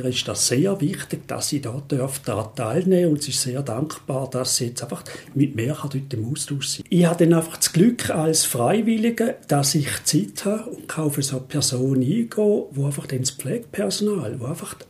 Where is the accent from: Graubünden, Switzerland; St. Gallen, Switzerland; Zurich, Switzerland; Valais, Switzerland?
St. Gallen, Switzerland; Heiligkreuz; ich bin im Heiligen Kreuz aufgewachsen. Von dort hatte ich den Bezug und ich wohne am Bodensee, bin dort abgezügelt